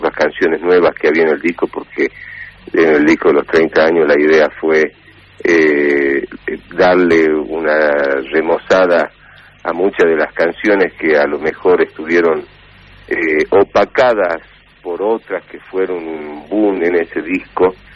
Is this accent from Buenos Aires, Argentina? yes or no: no; Salta, Argentina; somos hinchas de Boca y antoniana de acá de Salta.